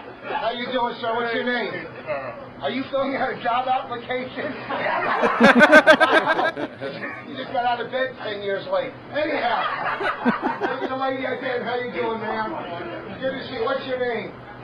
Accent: New Jersey, United States; I'm from Jersey, Garden State

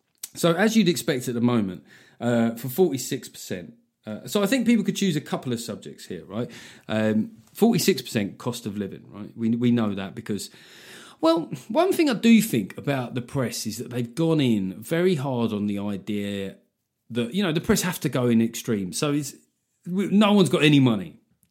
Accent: Liverpool, North West England, United Kingdom; All right, fair enough, I get it. Being a Scouser, it's like being a brand, isn't it? There's lots of stuff you have to do.

